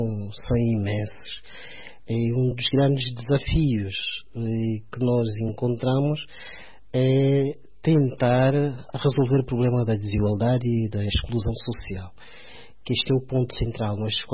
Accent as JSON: {"language": "Portuguese", "country": "Angola", "said": "nos envergonha a todos nós enquanto angolanos"}